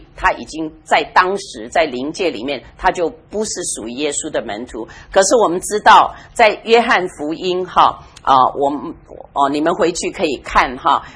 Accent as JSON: {"language": "Chinese", "country": "China"}